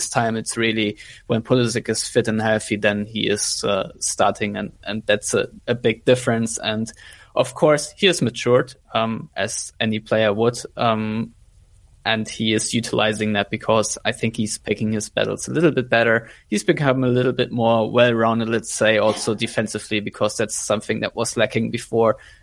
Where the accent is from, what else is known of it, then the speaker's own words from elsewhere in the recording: Philadelphia, Pennsylvania, United States; my wife has raised a couple of questions about Joel Embiid's girlfriend, and we are both from Philly.